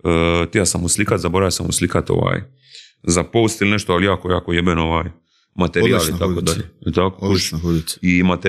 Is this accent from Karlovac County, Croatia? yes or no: no; Split, Split-Dalmatia County, Croatia; Gdje sam došao iz Splita za Zagreb